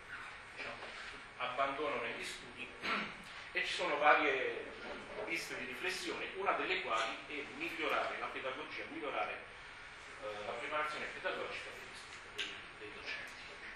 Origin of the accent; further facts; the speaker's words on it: Umbria, Italy; moved away as an adult; also born or lived in Basilicata; now in Rouen, France; Vengo in realtà dalla Basilicata in Italia, poi sono stato dall'età di 10 anni, ho sempre vissuto in Umbria, tra Assisi e Perugia, e da un po' di tempo, da 7 anni ormai, lavoro in Francia.